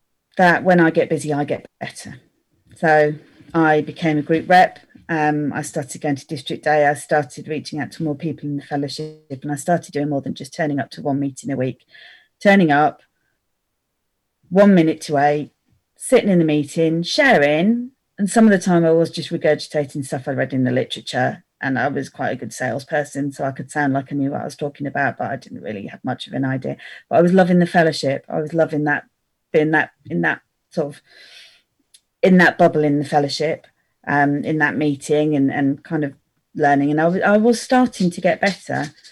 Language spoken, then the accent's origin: English; Letchworth, East of England, United Kingdom; And I went to Letchworth as my home group, because that was my hometown.